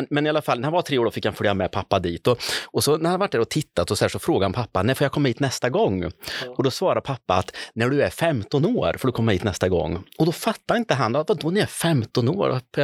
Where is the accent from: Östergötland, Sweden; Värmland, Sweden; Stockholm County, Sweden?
Värmland, Sweden; Björneborg; Jag har ju med mig så mycket från Björneborg.